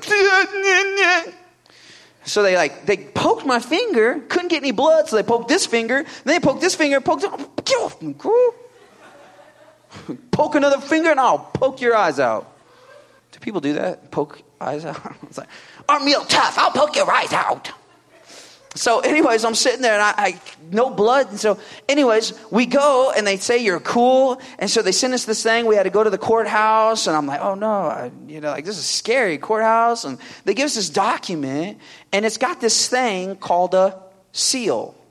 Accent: Kansas, United States; now in Oklahoma, United States; I'm from Kansas, all right? Well, originally, now I live in Oklahoma.

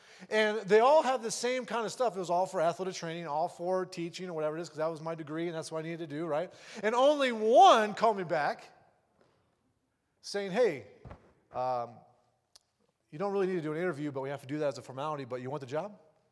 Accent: Ohio, United States; I believe that I had a dream when I was living in Ohio that I was going to die if I did not leave my hometown.

